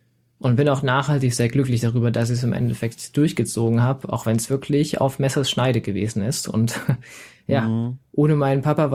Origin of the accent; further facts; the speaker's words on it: Saxony, Germany; Leipzig war jetzt auch nicht so unfassbar weit weg von mir zu Hause, also ich komme halt aus Sachsen